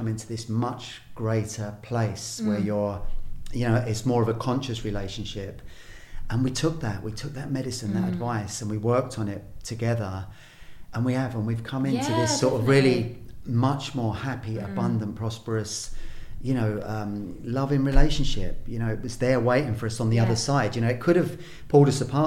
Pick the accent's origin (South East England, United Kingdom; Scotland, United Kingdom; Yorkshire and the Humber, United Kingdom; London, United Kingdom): London, United Kingdom; Balham; We are two Londoners. I'm from Balham, West London.